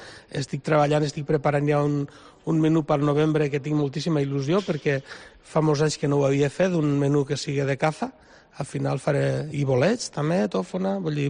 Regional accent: Vall d'Alba, Valencian Community, Spain; la que se fa al meu poble i la que se fa al meu mas, on vaig néixer jo, que és la tradicional nostra de la Vall d'Alba i de la Plana Alta

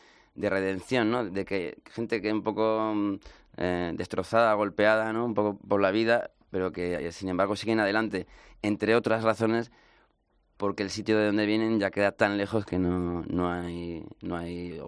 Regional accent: Valladolid, Castile and León, Spain; now in Madrid, Spain; los chicos que venimos de provincias, como yo, que soy de Valladolid, y vinimos con nuestra pequeña maleta de cartón llena de sueños, buscando ese Madrid mítico

